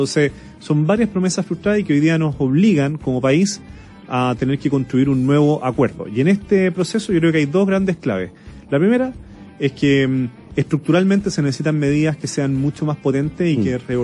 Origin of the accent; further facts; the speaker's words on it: Chile; eso es algo que está súper en el ADN de nosotros como chilenos y chilenas